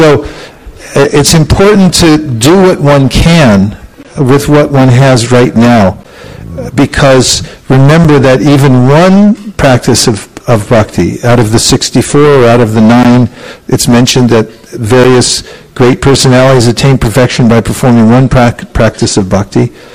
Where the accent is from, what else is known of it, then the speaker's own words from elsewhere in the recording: California, United States; Hey, no offense, but I'm from California.